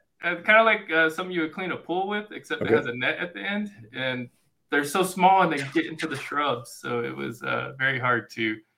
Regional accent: East Coast, United States; Like when growing up on the East Coast, we'd get random hurricanes that would come through. But that's just like a normal day here in Wyoming

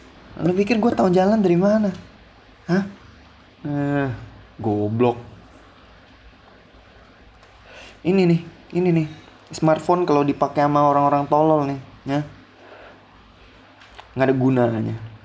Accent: Pontianak, West Kalimantan, Indonesia; Di Jakarta. Sama di Pontianak, kampung halaman gue.

